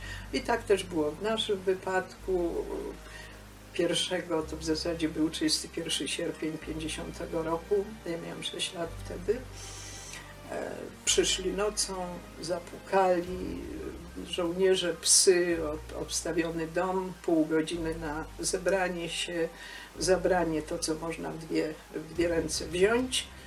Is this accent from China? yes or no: no; Vilnius County, Lithuania; pochodzę z okolic Wilna. Tam rodzice mieli spory majątek.